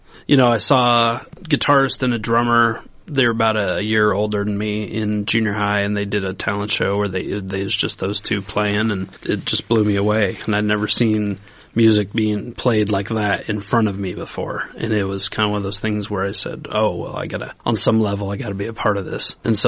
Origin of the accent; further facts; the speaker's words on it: Norwalk, Iowa, United States; I grew up in the Des Moines area, Norwalk primarily, just a little bit south of the Des Moines airport there. Went to high school there, graduated from there